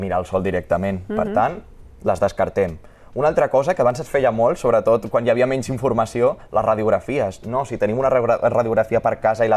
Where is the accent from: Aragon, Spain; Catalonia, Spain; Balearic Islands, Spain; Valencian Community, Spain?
Aragon, Spain; Huesca; Mira, jo sóc d'Osca i allà tindrem una cosa molt rara